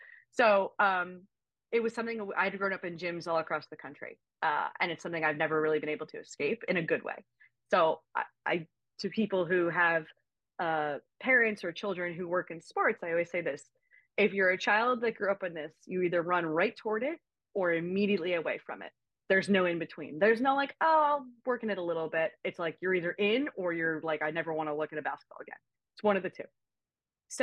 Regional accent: Montclair, New Jersey, United States; The first thing to know is that I grew up in New Jersey. I grew up in Montclair, so just outside of the city.

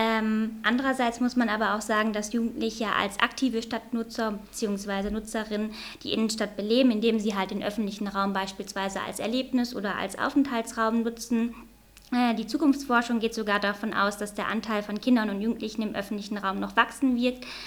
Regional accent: North Rhine-Westphalia, Germany; now in Menden, Germany; das kenne ich so aus meiner Heimat im Münsterland gar nicht

